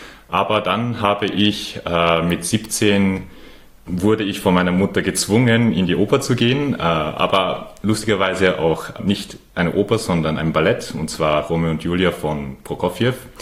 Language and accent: German; Vienna, Austria; Ich bin in Wien geboren und aufgewachsen, aber wie der Name wahrscheinlich schon verrät, kommen meine Eltern aus Japan